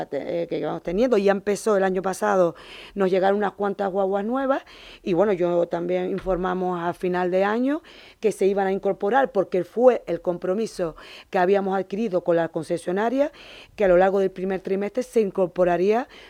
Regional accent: Morro Jable, Canary Islands, Spain; yo he sido estudiante, encima soy de Morro y he cogido la guagua muchísimas veces para venir a estudiar al instituto.

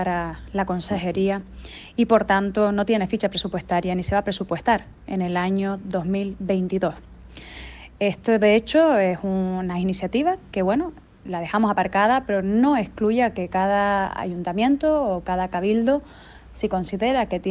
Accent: Canary Islands, Spain; como canaria y como consejera de turismo, desde luego que no lo voy a permitir.

